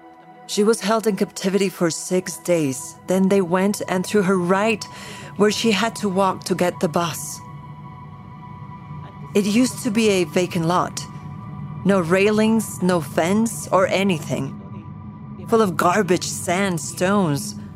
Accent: Ciudad Juarez, Chihuahua, Mexico; I'm originally from Ciudad Juarez, Chihuahua

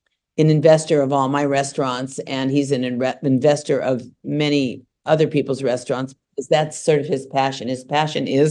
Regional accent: Los Angeles, California, United States; But see, I don't really know what a diner is because I'm from Los Angeles.

